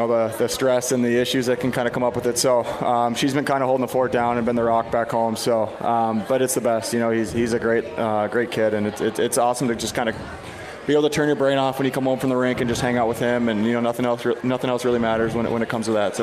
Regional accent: Michigan, United States; I grew up in Michigan. That's just kind of, it's college from day one.

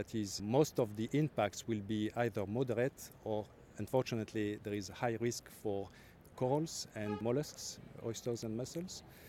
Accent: Villefranche-sur-Mer, Provence-Alpes-Côte d'Azur, France; English is a second language; Villefranche-sur-Mer.

